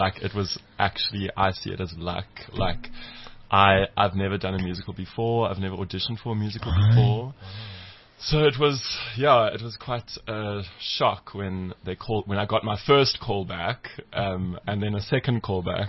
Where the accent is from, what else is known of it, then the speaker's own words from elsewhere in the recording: London, United Kingdom; I'm originally from East London.